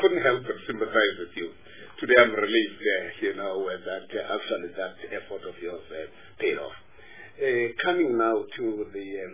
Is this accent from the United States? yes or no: no; Eastern Cape, South Africa; I'm saying this being jealous of the fact that I come from the Eastern King.